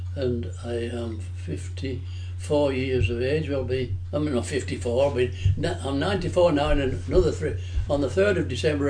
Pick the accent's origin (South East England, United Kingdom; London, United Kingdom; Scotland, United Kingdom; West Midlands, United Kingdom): South East England, United Kingdom; Fleet; born there; also born or lived in Cartmel; And she moved up, say, from where I was born down in Fleet, and then I stayed with my grandma for 2 or 3 years, and then when she finally got sort of settled in Carmel, because you see, the whole family came from Carmel originally.